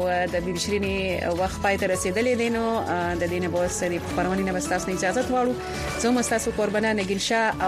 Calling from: Dubai, United Arab Emirates; زه د دوبۍ نه یم پردیس کې

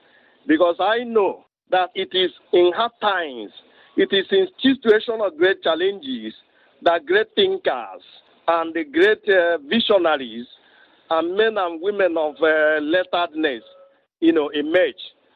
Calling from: Eastern Nigeria, Nigeria; That is why we are speaking from the Africa, from Nigeria, from Eastern Nigeria

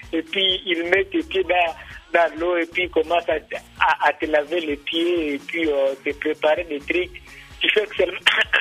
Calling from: Kampala, Central Region, Uganda; Ouais, je suis à Kampala

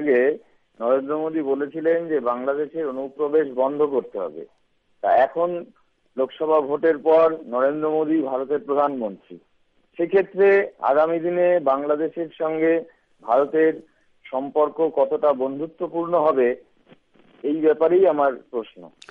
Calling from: Kolkata, West Bengal, India; hello, আমি পশ্চিমবঙ্গের কলকাতার থেকে

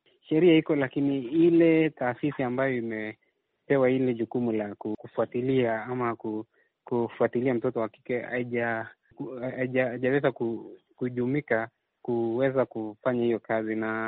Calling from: Eldama Ravine, Baringo County, Kenya; natoka sehemu ya Siloro, kaunti ya Baringo, jiji la Elda Maravin

